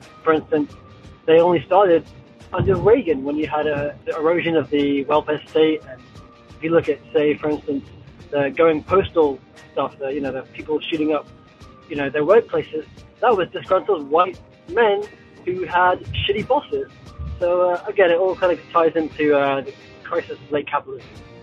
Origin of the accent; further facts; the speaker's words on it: England, United Kingdom; now in United States; I grew up in the UK, I'm actually, American born, but I grew up in England and then moved back to the States.